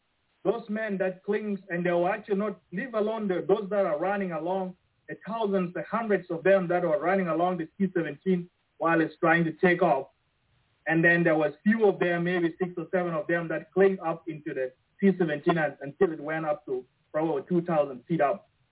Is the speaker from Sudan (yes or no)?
yes; Khartoum, Sudan; I grew up in the North Sudan, in the capital, Khartoum. And we have tribes